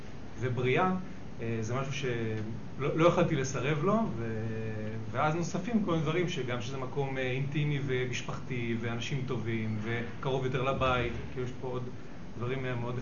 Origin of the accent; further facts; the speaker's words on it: Mevaseret Zion, Jerusalem District, Israel; now in Kfar Saba, Israel; אנחנו גרים בכפר סבא, אני במקור ממבשרת ציון, ירושלמי.